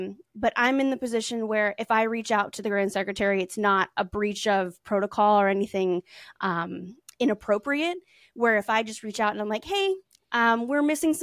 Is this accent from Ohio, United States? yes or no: no; Alabama, United States; So I grew up in Alabama